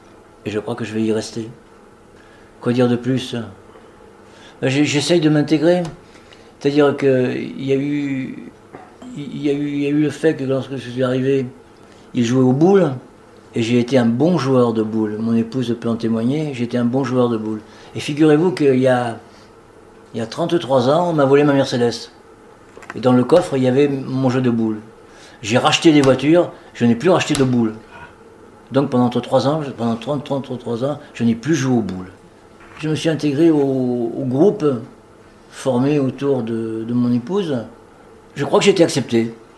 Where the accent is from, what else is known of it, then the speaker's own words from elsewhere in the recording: Centre-Val de Loire, France; Qui me rappelle encore une fois mon enfance en Indre-et-Loire.